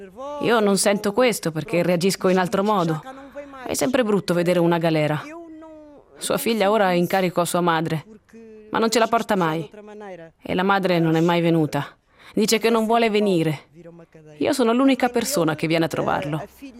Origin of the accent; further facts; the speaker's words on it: Brazil; now in Italy; Io, per esempio, sono brasiliana. Mi sono stabilita